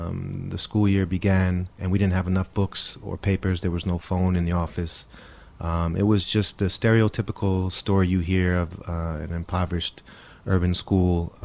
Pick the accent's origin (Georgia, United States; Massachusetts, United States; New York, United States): New York, United States; Somers; So I grew up in a small town called Somers, New York, on the border. It's in the northern edge of Westchester. It's on the border of Connecticut.